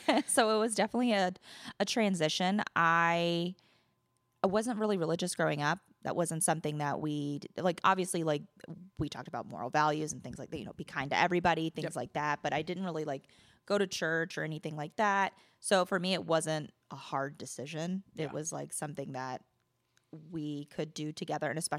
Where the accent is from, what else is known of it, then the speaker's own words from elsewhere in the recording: Florida, United States; I'm moving to a state that I'm from Florida. So I'm moving halfway across the country with another man.